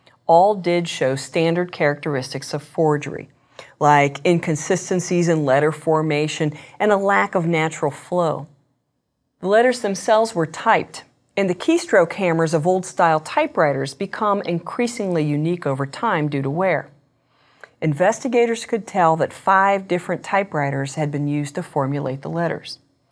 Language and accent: English; Cincinnati, Ohio, United States; a letter allegedly sent from not far outside my hometown of Cincinnati, Ohio.